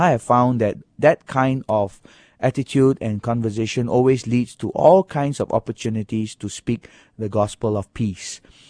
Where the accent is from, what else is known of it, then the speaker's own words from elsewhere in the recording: Singapore; I am from Singapore.